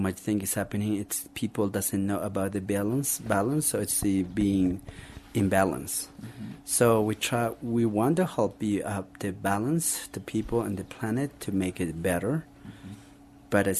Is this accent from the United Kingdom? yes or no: no; Cusco, Peru; and I'm from Cusco, Peru